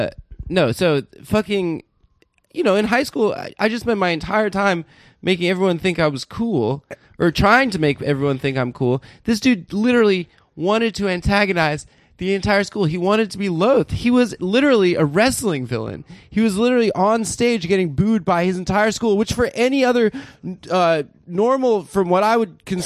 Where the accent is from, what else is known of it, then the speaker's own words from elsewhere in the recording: Santa Monica, California, United States; also born or lived in Las Vegas; I'm from Santa Monica originally, like West LA.